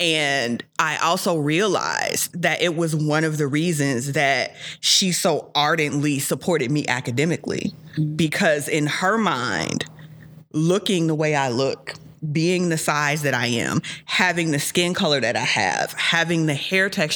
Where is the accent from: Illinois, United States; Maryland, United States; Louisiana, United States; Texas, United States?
Illinois, United States; Chicago; Like, I was summertime shy, because I'm from Chicago.